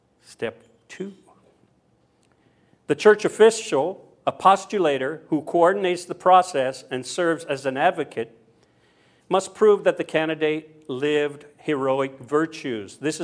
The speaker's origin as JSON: {"language": "English", "region": "Louisiana", "country": "United States", "said": "By the way, I'm from Louisiana, and the New Orleans Saints won today."}